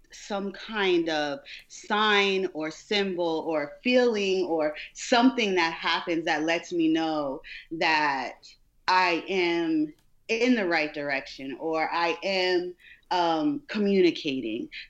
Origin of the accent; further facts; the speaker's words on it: East Coast, United States; moved away; When I first moved, so I'm from the East Coast, and I first moved down to Georgia in the Bible Belt